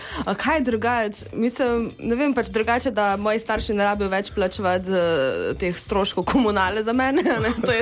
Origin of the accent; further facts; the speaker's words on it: Carinthia, Slovenia; Ne, jaz sem Korošica. To bom zavedno Korošica, brez skrbi